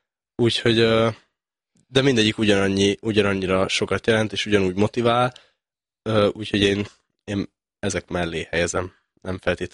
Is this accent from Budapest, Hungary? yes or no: no; Miskolc, Borsod-Abaúj-Zemplén, Hungary; ugye miskolci származású vagyok